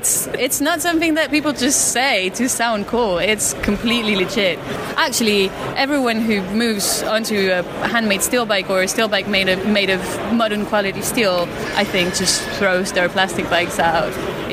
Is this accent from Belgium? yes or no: yes; Belgium; I come from Belgium